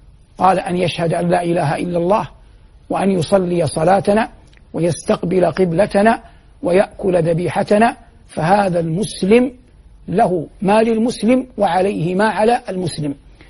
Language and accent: Arabic; Saudi Arabia; جنوب بلادنا المملكة العربية السعودية